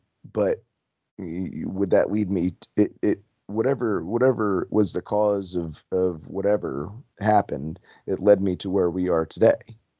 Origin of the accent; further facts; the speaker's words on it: New Jersey, United States; also born or lived in Florida; Yeah, well, I was originally from New Jersey. My family's up here, and I had moved down there for the fiance, like I said.